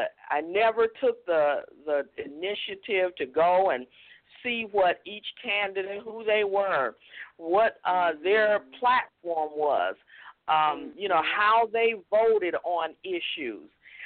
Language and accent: English; Chicago, Illinois, United States; We grew up in the Chicago, and during that time we had a very well-known mayor, Richard Daley.